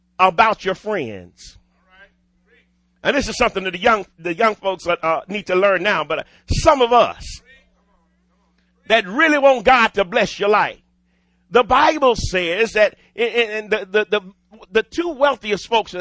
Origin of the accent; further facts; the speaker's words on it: Dallas, Texas, United States; I'm a native Texan and I was born and raised in Dallas.